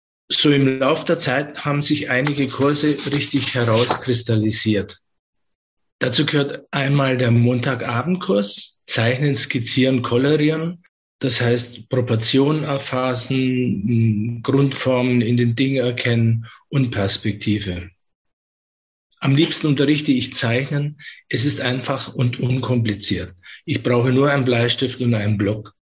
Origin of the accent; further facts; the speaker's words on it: Augsburg, Bavaria, Germany; born there; Geboren bin ich 1954 in Augsburg. Nach einem Kunststudium in München und Wien kam ich in den 80er Jahren nach Karlsruhe. Seitdem arbeite ich hier als freischaffender Künstler